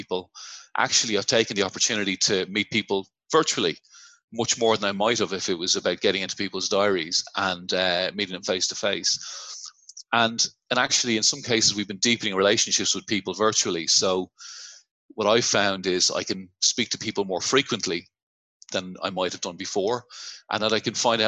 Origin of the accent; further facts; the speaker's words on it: Dublin, Leinster, Ireland; moved away as an adult; now in St Albans, United Kingdom; I'm not originally from St. Albans, where I'm living here, just on the northern edge of London. Originally from the south of Dublin. Been living here in the UK for 7 years